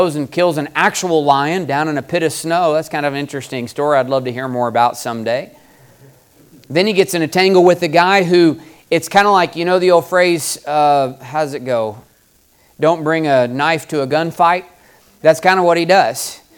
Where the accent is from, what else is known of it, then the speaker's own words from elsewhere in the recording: Ardmore, Oklahoma, United States; In my hometown, I grew up in Ardmore, Oklahoma.